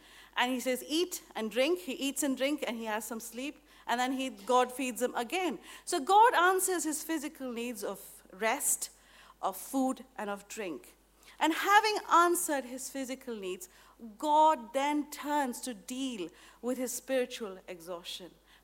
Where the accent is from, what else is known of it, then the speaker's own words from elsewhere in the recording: India; I come from India